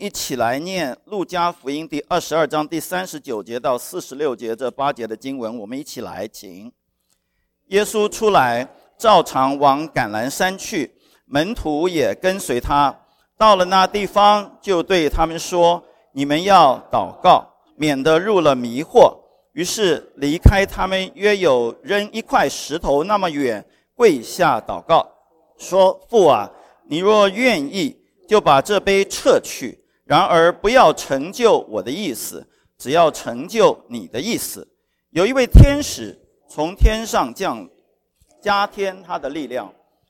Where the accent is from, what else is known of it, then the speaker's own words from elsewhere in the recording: Taiwan; 我是从台湾出来的，台湾出来的男性呢